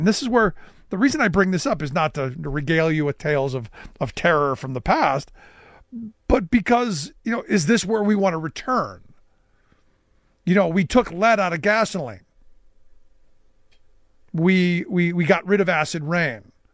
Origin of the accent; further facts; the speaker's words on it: Cleveland, Ohio, United States; I say, look, my hometown of Cleveland gets a bad rap.